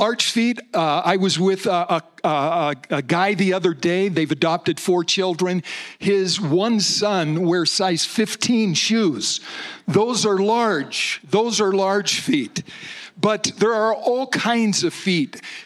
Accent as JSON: {"language": "English", "town": "Prospect", "region": "Oregon", "country": "United States", "tie": "born or raised there", "said": "I was raised in Prospect, so this is my part of the state, this southern region."}